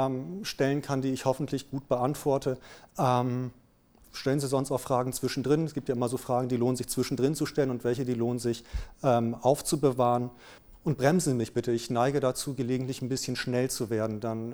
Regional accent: Marburg, Hesse, Germany; Ich komme aus Marburg, habe da Psychologie studiert

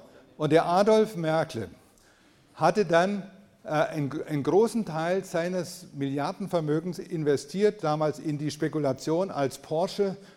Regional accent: Blaubeuren, Baden-Württemberg, Germany; born there; Also ich bin in Blaubeuren geboren und er wohnte in so einem Nebenort.

